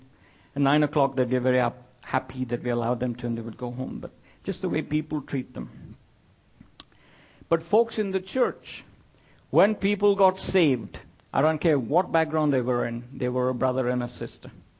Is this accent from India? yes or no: yes; India; Nowhere have I seen this work practically than me growing up in India.